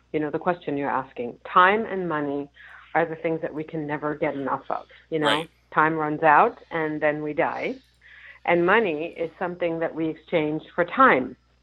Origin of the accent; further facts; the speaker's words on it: Germany; Well, I was born and raised in Germany.